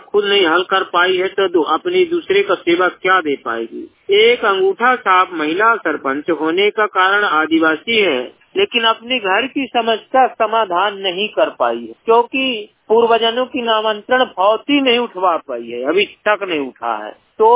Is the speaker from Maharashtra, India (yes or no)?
no; Madhya Pradesh, India; बांधवगढ़ जिला उमरिया का निवासी